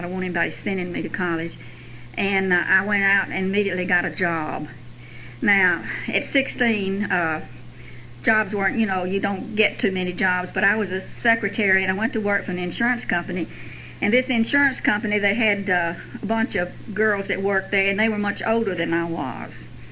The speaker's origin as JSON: {"language": "English", "town": "Birmingham", "region": "Alabama", "country": "United States", "moved": "as an adult", "lives_now": "Texas, United States", "said": "I am from Birmingham. I lived there till I was about 30 years old. All my family is in Birmingham. My husband's people all live in Birmingham. And I migrated to Texas when I was drinking, so that's how I became a Texan."}